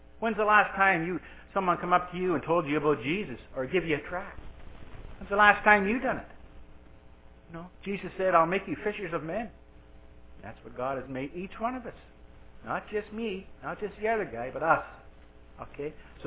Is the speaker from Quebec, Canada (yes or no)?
no; Glasgow, Nova Scotia, Canada; born there; I was born in Glasgow, Nova Scotia, so it was wonderful for me to go back and talk to people.